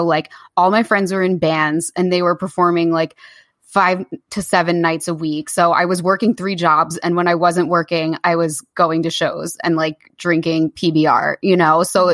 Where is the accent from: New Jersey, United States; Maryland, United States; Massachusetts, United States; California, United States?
New Jersey, United States; And I'm like, well, I'm from the Jersey Shore.